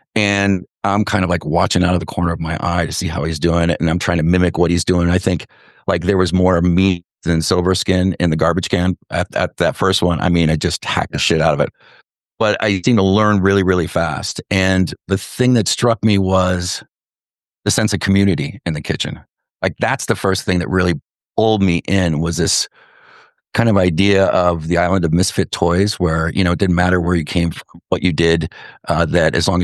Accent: Hammond, Indiana, United States; From where I grew up in Hammond, Indiana, I understood that if I wanted to be a chef, I had to kind of hop jobs

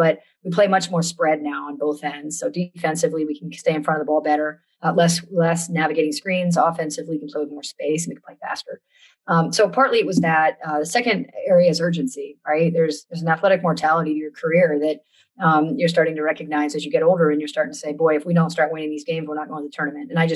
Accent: East Coast, United States; I'm from the East Coast.

